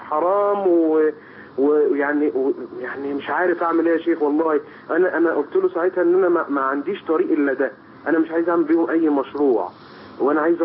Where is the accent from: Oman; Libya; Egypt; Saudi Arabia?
Egypt; عندنا في مصر